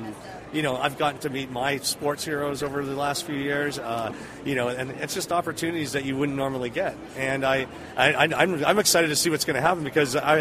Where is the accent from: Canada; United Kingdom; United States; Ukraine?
Canada; See, I grew up in Canada, so you know, it wasn't just America's team; it was also Canada's team.